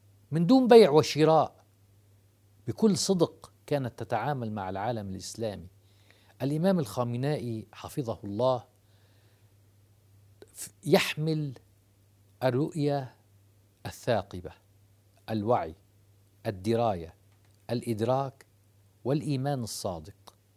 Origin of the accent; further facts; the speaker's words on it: Lebanon; حتى عندنا في لبنان عرضت الكهرباء وعرضت